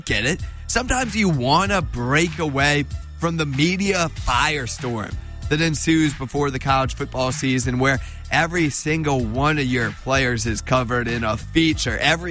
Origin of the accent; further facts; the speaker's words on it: New Orleans, Louisiana, United States; accent: Southern; Everybody tells me I've got an accent, a southern accent. I'm from New Orleans. I don't totally hear it.